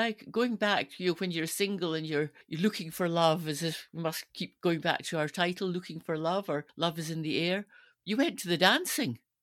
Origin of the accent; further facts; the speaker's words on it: Stirling, Scotland, United Kingdom; I grew up in Stirling, and the Golden Lion had great dances on a Saturday night.